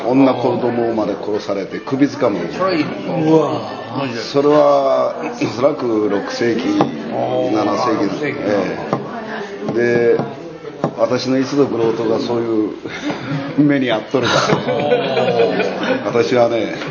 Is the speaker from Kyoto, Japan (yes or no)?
yes; Kyoto, Japan; born there; あの私は京都生まれですけど、父親はずっと群馬県なんですよ